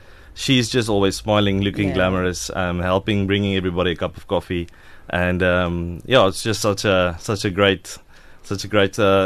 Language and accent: English; Bloemfontein, Free State, South Africa; accent: South African; So you might hear it in my accent, but I'm a boykie from Bloemfontein in the Free State. So grew up there, was in school there and university, and shortly after that went to Johannesburg